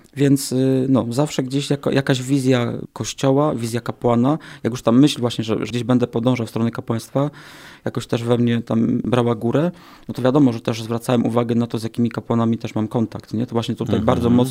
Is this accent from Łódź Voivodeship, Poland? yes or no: no; Raszków, Greater Poland Voivodeship, Poland; Doświadczenie parafii miałem swojej rodzinnej, pochodzę z parafii w Raszkowie.